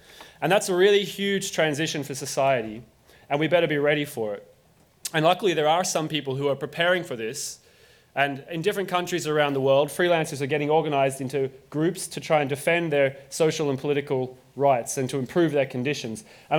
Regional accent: Australia; now in Berlin, Germany; I come from Australia, but I live in Berlin. Ich kann auch Deutsch reden

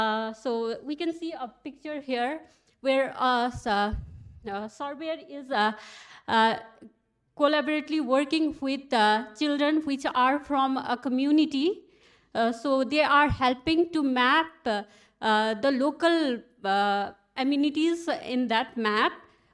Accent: Nepal; from Nepal.

